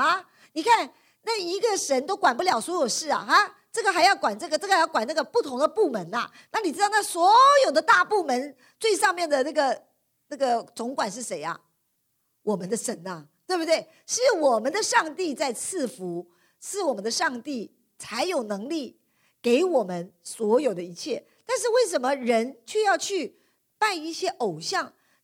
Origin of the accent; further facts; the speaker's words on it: Taiwan; 那么因为我从台湾来，所以我看到那些报道啊